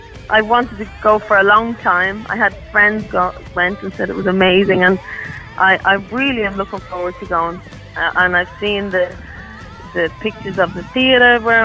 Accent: Ireland; I think I'm Irish to my heart and soul. I'm Irish forever

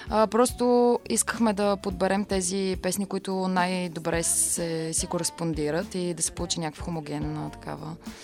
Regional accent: Blagoevgrad, Blagoevgrad Province, Bulgaria; Аз също съм от Благоевград.

